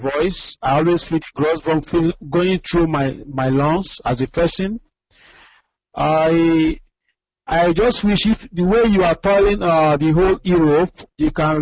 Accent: Udi, Enugu State, Nigeria; now in Malaysia; from Enugu State, Udi local government.

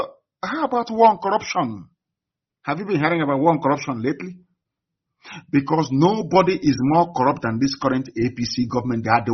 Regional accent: Nigeria; You wake up the next day, I'm a Nigerian.

